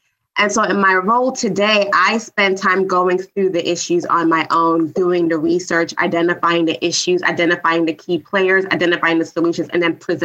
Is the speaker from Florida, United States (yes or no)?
no; New York City, New York, United States; I am from New York City originally. I am one of four, the oldest of four.